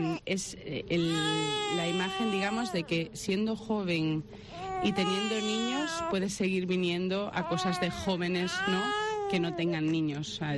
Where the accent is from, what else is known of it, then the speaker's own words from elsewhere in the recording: Lugo, Galicia, Spain; nosotros somos de Lugo, bueno, mi marido es de Madrid, pero vivimos en Lugo